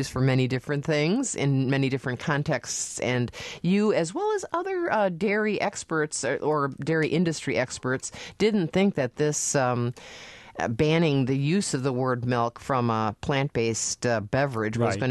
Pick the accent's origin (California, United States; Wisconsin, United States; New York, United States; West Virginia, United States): Wisconsin, United States; Appleton; We grew up in Appleton, Wisconsin, and we would drive to the Upper Peninsula of Michigan to buy oleomargarine.